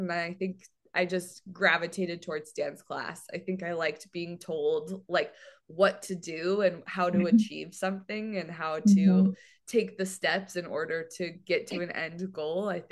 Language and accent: English; Colorado Springs, Colorado, United States; I grew up in Colorado. I lived a couple places before that, but my memorable history happened in Colorado. Grew up in Colorado Springs and was kind of always dancing.